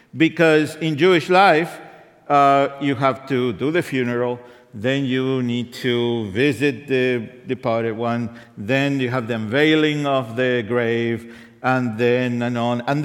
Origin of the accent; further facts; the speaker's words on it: Argentina; And of course, growing up in Argentina, Jesús, María, y José.